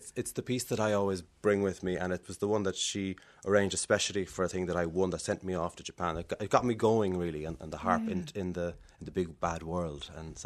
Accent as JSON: {"language": "English", "town": "Dublin", "region": "Leinster", "country": "Ireland", "said": "Well, I'm from Dublin, but the family's all from Cork."}